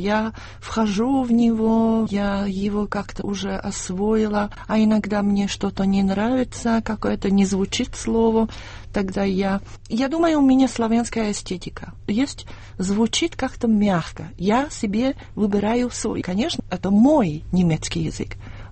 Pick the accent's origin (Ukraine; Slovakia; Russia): Slovakia; first language Slovak; Russian is a second language; И когда я приезжаю в Словакию, у меня голос становится низким. Мой родной язык, он резонанс идет со всего тела, действительно.